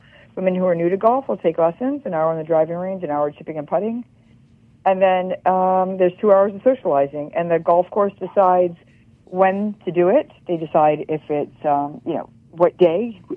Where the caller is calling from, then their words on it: West Palm Beach, Florida, United States; I am calling from Florida, West Palm Beach, Florida.